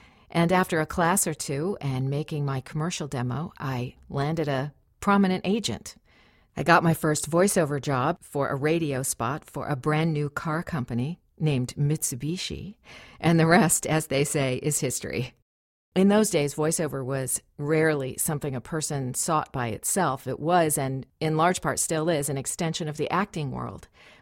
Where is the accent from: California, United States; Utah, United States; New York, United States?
California, United States; Goleta; now in Los Angeles, United States; I live in Los Angeles and have made my living as a voice actor for more than 30 years. I came to Los Angeles from about 100 miles up the road, from my hometown of Goleta, California, sister city to Santa Barbara.